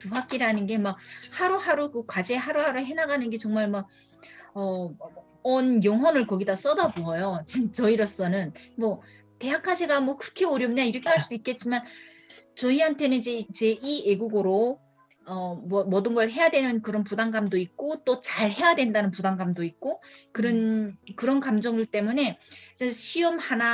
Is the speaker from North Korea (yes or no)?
yes; North Korea; now in United States; 북한에서 우리가 애를 낳으면 걔네들도 북한 사람으로 또 우리 같은 삶을 우리 아빠 같은 죽을 때까지 세상 밖을 못 보고